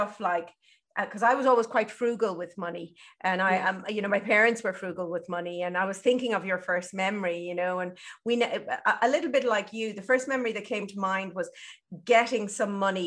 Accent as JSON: {"language": "English", "country": "Ireland", "said": "And like you, I'm Irish, and we're brought up on that that yeah. that guilt, that Catholicism"}